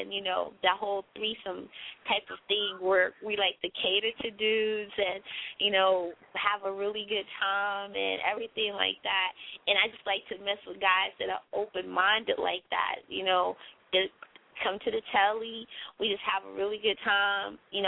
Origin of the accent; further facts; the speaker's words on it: North Carolina, United States; So I'm from North Carolina. So that's where I'm at right now.